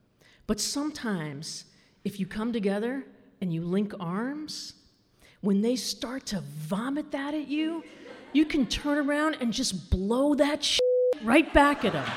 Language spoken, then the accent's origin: English; Burlington, Vermont, United States; I come from Burlington, Vermont.